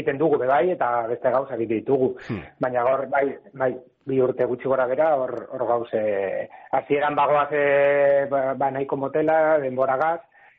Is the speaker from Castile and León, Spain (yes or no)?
yes; Rubena, Castile and León, Spain; Egin genuen Burgozen herri txiki batean, bueno, nire herrian, Rubenan, herri txikia da, 200 biztanle deko